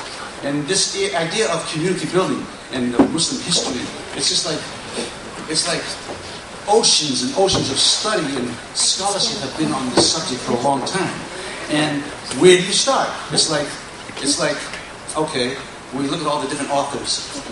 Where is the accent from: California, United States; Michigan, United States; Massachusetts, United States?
Massachusetts, United States; I'm from Massachusetts, okay? I'm not like one of the typical Arabs